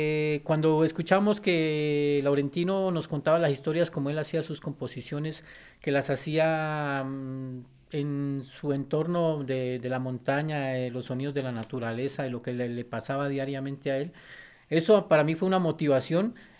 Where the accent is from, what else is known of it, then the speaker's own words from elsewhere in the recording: Popayán, Cauca, Colombia; soy de Popayán, chirimero de toda la vida.